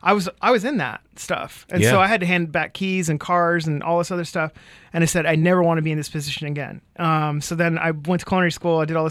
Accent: Seattle, Washington, United States; I grew up in Seattle and there's incredible dim sum. There's incredible regional Chinese food. I grew up around that.

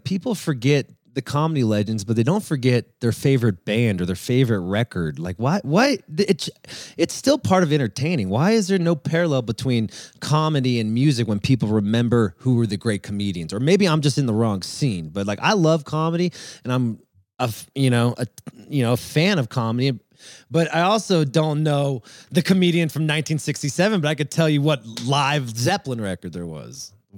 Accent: California, United States; I grew up in the Valley. He lives in the Valley too.

